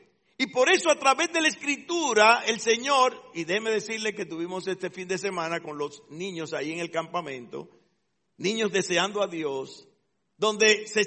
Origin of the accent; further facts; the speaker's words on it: San Pedro de Macorís, Dominican Republic; now in Santo Domingo, Dominican Republic; San Pedro de Macorís, en un sitio que le llaman El Peñón. Ahí me crié hasta los 10 años. Después me fui a San Pedro de Macorís y cuando vine a estudiar a la capital, arquitectura, vine en el año 67, y aquí me quedé.